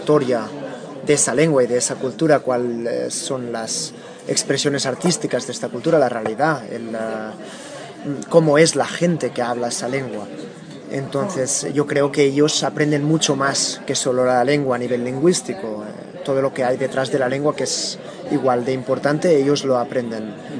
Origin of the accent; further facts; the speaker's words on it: Catalonia, Spain; Después hay gente que no sabe cuando digo soy de Cataluña, porque yo siempre que se me pregunta digo soy de Cataluña.